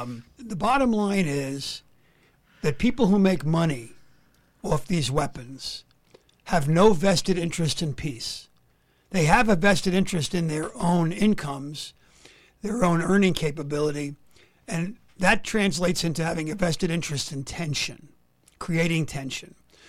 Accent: New York, United States; I'm from the Bronx originally.

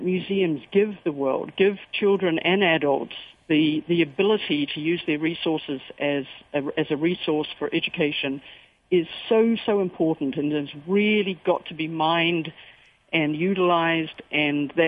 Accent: New Zealand; a lot of my background growing up in New Zealand has been living on the water

